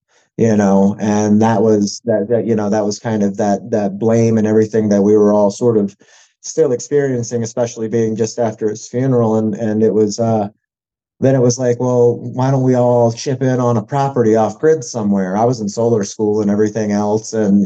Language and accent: English; Florida, United States; we kind of had a punk rock childhood, you know, out of the beach growing up in Florida.